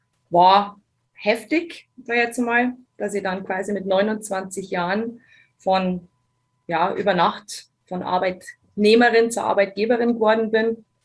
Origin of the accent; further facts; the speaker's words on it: Bavaria, Germany; Aber auch wenn ich versuche, Hochdeutsch zu reden, kann ich meine Herkunft nicht leugnen. Also ja, ich bin aus Bayern. … bin 35 Jahre alt